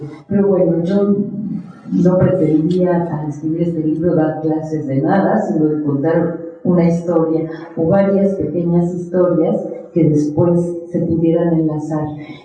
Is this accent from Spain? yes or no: no; Mexico; En mi país también se han muerto ya muchas lenguas, lenguas como el náhuatl o el maya